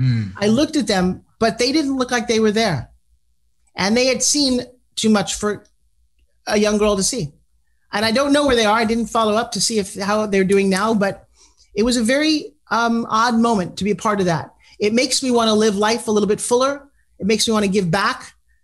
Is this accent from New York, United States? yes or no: yes; New York, United States; I'm from South Long Island.